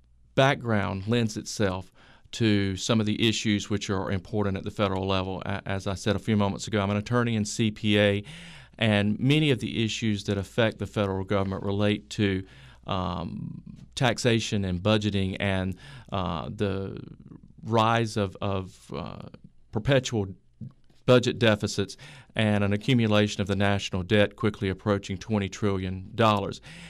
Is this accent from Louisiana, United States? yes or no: no; North Carolina, United States; I grew up in Duplin County, and not only that, it's the area that my family has called home for more than seven generations.